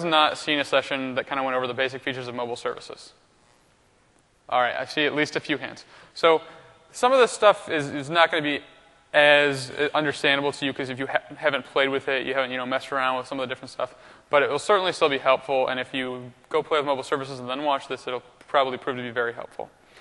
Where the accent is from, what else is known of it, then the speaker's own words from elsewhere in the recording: Michigan, United States; I grew up in Michigan. I currently live in Washington